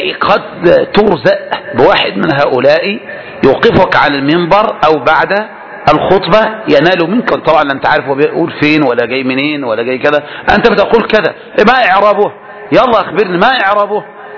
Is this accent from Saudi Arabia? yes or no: no; Egypt; وده أكثر مشاهير القراء عندنا في مصر صوفية